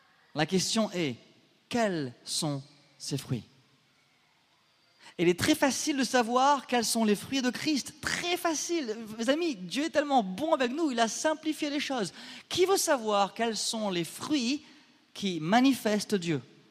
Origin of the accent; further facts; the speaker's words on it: France; ils savent que je suis français.